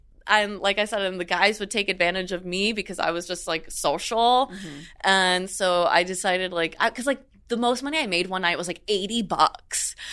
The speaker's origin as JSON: {"language": "English", "region": "Florida", "country": "United States", "tie": "born or raised there", "said": "I grew up in South Florida."}